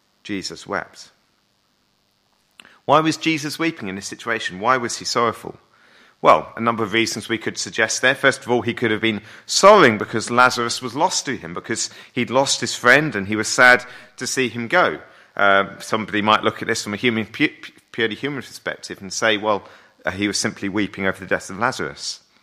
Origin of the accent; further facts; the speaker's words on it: United Kingdom; sometimes I think as British people, with our tradition of the stiff upper lip